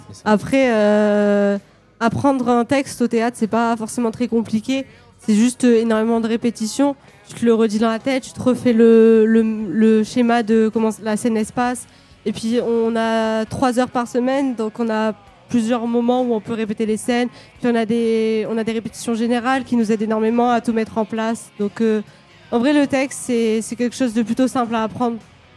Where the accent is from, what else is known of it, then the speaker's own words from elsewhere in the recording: Villeneuve-sur-Lot, Nouvelle-Aquitaine, France; Nous venons de Villeneuve-sur-Lot dans le Lot-et-Garonne.